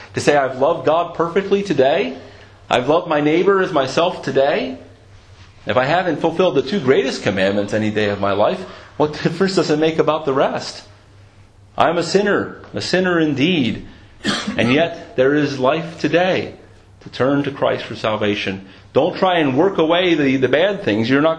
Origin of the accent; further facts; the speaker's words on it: United States; now in United Kingdom; Especially being an American in Britain.